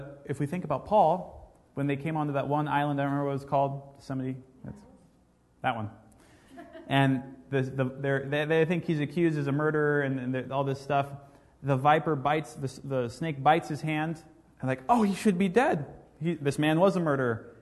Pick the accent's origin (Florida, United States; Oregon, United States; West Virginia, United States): Oregon, United States; also born or lived in Ecuador; now in San Diego, United States; Here we are in San Diego. I grew up in Oregon. I was a missionary in Ecuador.